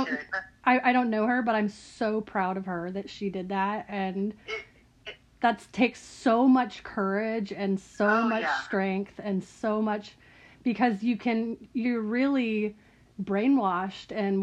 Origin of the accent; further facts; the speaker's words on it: Tulsa, Oklahoma, United States; also born or lived in Claremore; I was born right outside Tulsa in Claremore, but we lived in Tulsa, and then I went to the University of Tulsa